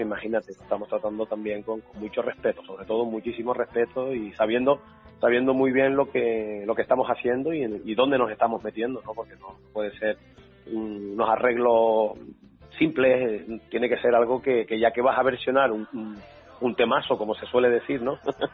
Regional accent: Santa Cruz de Tenerife, Canary Islands, Spain; Me considero también, yo soy chicharrero de pro.

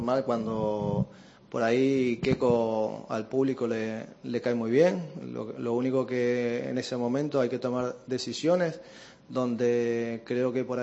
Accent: Málaga, Andalusia, Spain; soy de Málaga

